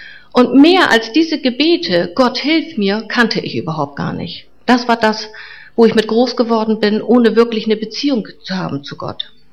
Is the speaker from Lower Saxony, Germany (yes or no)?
yes; Fischerhude, Lower Saxony, Germany; born there; Ich bin geboren 1957 in Fischerhude.